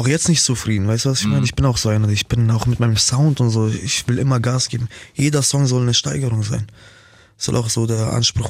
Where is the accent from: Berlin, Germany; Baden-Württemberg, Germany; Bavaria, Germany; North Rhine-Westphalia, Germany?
Bavaria, Germany; Nuremberg; Ich komme so aus Nürnberg, Bro.